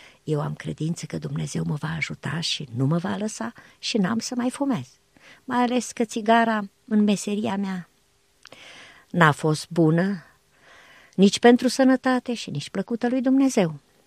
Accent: Transylvania, Romania; Noi suntem ardeleni și ea nu și-a schimbat niciodată graiul.

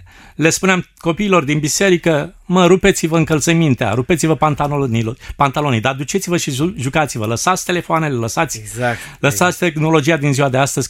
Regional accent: Bayram Dede, Constanța County, Romania; drumuri pietruite care duce spre un sat al cărui nume îmi place atât de mult, Bayram Dede. Mă bucur de satul meu și mă rog ca Dumnezeu să binecuvinteze satul acela.

